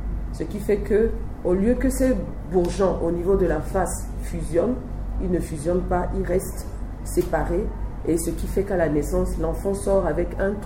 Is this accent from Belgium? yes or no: no; Togo; now in Central African Republic; C'est vrai que je suis togolaise, mais je suis centrafricaine aussi, parce que mon mari est centrafricain, donc je vis ici en République centrafricaine.